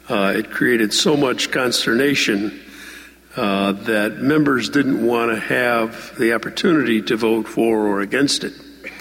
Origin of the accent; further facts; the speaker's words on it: Ireland; I come from a tradition, I'm Irish